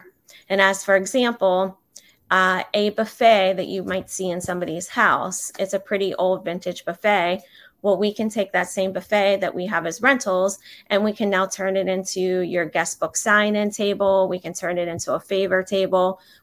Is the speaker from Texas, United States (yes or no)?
no; Pennsylvania, United States; I am from Pennsylvania, so I am so glad to be gone from the snow.